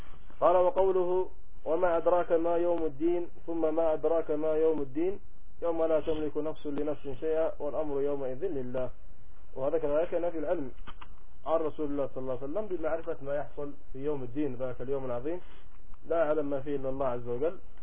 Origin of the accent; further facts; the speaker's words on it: Aden, Yemen; الذي مقبور عندنا في عدن